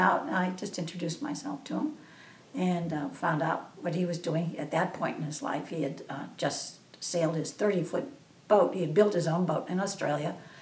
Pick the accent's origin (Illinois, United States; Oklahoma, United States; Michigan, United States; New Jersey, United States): Illinois, United States; Chicago; many of my friends that I grew up with in the Chicago area married in that community